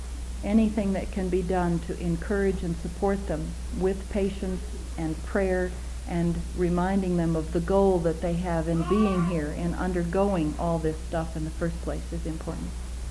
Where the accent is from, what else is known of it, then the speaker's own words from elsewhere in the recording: United States; I'm an American